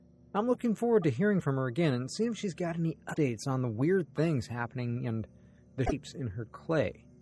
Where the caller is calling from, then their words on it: Kentucky, United States; I'm calling from Southern Kentucky.